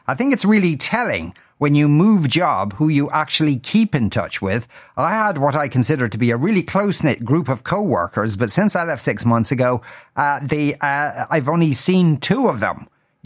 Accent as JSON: {"language": "English", "town": "Dublin", "region": "Leinster", "country": "Ireland", "said": "We played a match in Belfast. We're all from Dublin."}